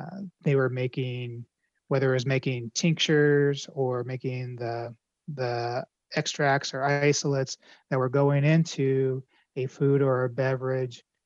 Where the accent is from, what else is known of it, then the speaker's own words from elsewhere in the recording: Colorado, United States; And around the same time, in my home state of Colorado, recreational cannabis became legal.